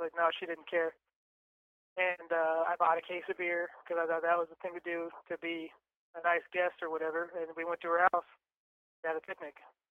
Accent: Fairbanks, Alaska, United States; we're from Fairbanks, so I would drive, like, every holiday.

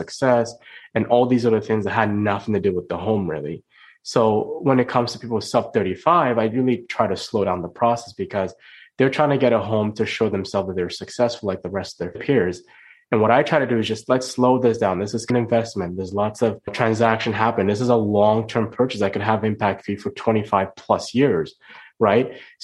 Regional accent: Nigeria; now in Canada; when I was buying my first home, I'm an immigrant from Nigeria.

